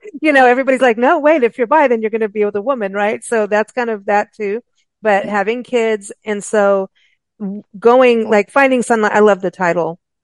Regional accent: South Africa; also born or lived in Kenya / England; I know I grew up in South Africa, in Kenya, in England

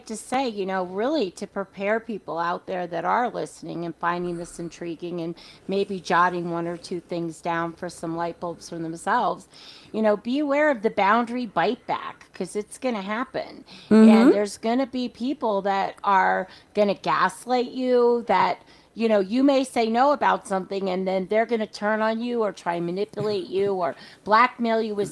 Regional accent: New York City, New York, United States; And so I grew up in New York City with two Southern parents.

